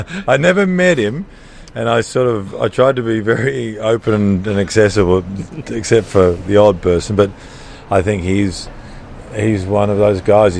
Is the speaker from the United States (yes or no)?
no; Adelaide, South Australia, Australia; moved away as an adult; now in Melbourne, Australia; I grew up in Adelaide and moved to Melbourne, you know, about 20 even. You know, I think of myself as a Melbournean Victorian